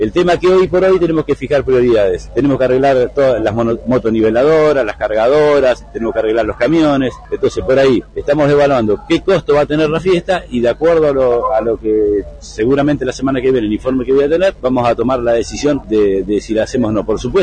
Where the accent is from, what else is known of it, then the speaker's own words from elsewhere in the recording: Golondrinas, Chubut, Argentina; yo soy vecino de Golondrinas, viví toda la vida en Golondrinas y sigo viviendo en Golondrinas.